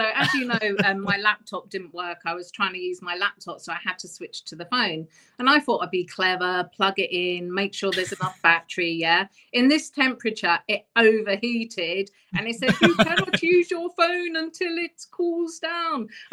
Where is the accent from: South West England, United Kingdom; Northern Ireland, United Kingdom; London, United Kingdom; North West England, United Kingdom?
London, United Kingdom; I'm from South London.